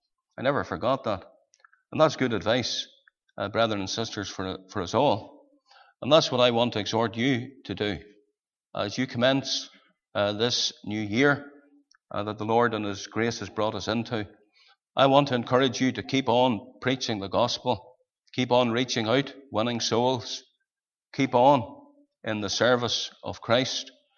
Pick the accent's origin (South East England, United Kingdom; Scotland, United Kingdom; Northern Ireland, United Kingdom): Northern Ireland, United Kingdom; Saintfield; I met a man from my hometown of Sainfield, a believer.